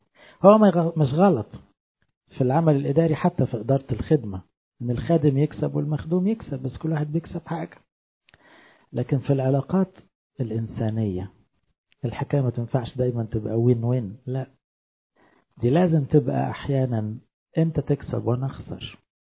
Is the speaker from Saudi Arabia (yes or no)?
no; Egypt; وللأسف كمصريين أغلبنا مش بنعرف نعمل حوار